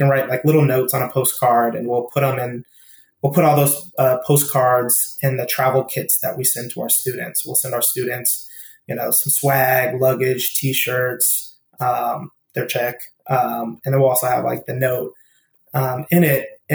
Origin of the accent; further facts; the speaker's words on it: Aurora, Colorado, United States; So I grew up in Denver, Colorado, or outside of Denver in Aurora.